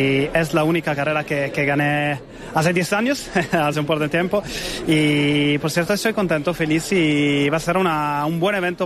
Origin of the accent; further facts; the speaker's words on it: Italy; Spanish is a second language; en mi país. Yo soy italiano